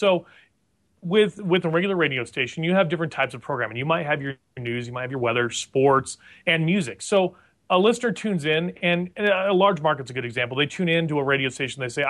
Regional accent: La Junta, Colorado, United States; I like to use small towns like the town I grew up in La Junta, Colorado, where there's about 8,000 people or so.

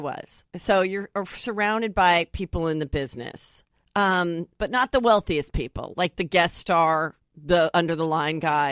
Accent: Woodland Hills, California, United States; Woodland Hills.

